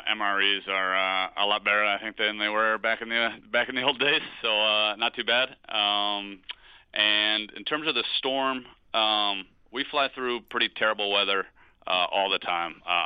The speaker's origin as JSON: {"language": "English", "region": "New England", "country": "United States", "tie": "born or raised there", "said": "I guess because I grew up in New England."}